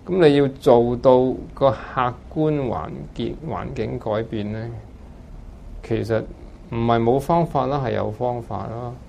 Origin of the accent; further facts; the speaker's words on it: Hong Kong; 亦都唔可以怪我哋香港人。因為我哋喺度生咗喺香港咧，因為我哋嘅人口多，地方少